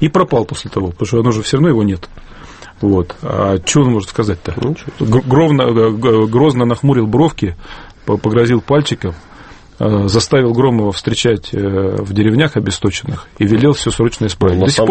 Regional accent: Siberia, Russia; Я вот из Сибиряка решительно протестую против того, чтобы пугать Сибирь.

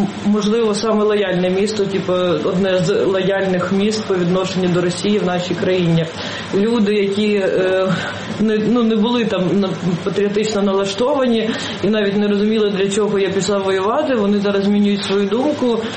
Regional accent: Kharkiv, Kharkiv Oblast, Ukraine; І я сама з Харкова

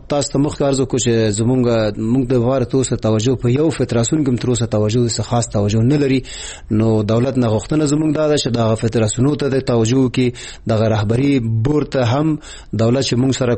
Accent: Afghanistan; مونږ افغانان یو

